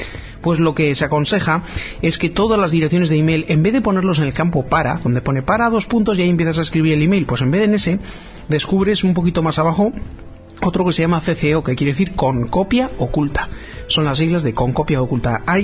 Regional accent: Bilbao, Basque Country, Spain; que somos de Bilbao, así que. Y en algunos casos del centro.

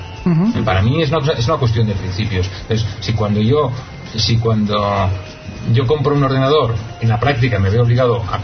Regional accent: Catalonia, Spain; first language Catalan; Spanish is a second language; Yo soy catalán y mi lengua es el catalán

